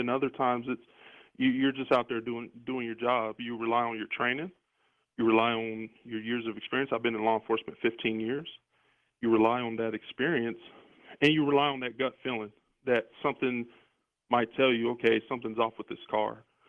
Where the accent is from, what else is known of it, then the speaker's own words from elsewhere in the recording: United States; I'd like to address them just as an American who happens to be black.